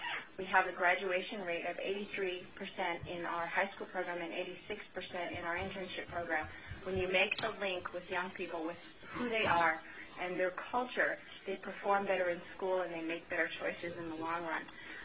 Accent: Rampart, Alaska, United States; now in Anchorage, United States; I'm also Koyukon Athabaskan. I am originally from Rampart on my dad's side, while I live in Anchorage.

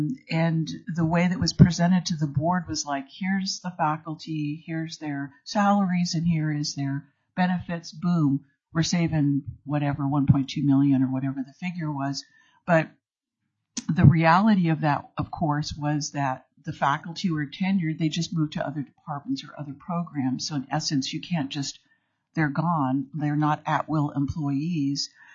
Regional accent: Anchorage, Alaska, United States; I was born and raised in Anchorage as my hometown

